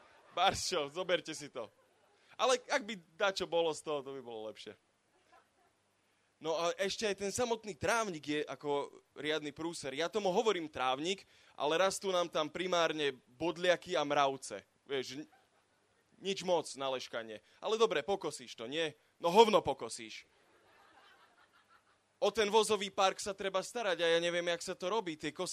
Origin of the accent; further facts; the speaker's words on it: Komárno, Nitra Region, Slovakia; also born or lived in Brno; now in Zvolen, Slovakia; som z Komárna, ale býval som donedávna v Brne. A asi... No, však počkaj. Asi pred rokom som sa presťahoval do Zvolena.